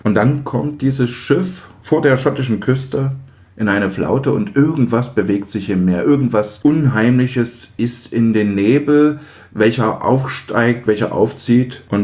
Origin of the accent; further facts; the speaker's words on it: eastern Germany, Germany; denn ich komme ja aus dem Osten, und als die Wende kam, war ich 14